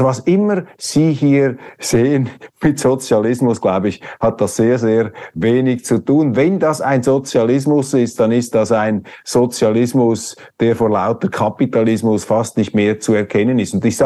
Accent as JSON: {"language": "German", "country": "Switzerland", "said": "China, für mich als Schweizer, ich unterstreiche das, ist keine Bedrohung für den Westen"}